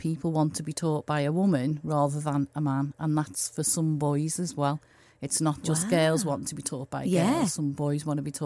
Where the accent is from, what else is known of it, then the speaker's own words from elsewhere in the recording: Liverpool, North West England, United Kingdom; Originally from Tewbrook.